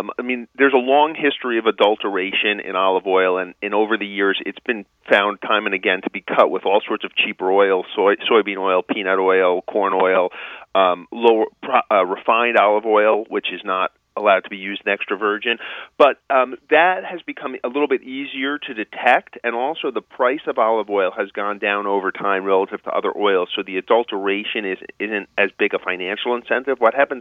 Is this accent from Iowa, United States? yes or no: no; New York, United States; I grew up in New York, you know, bagels and lox, very important part of the weekend.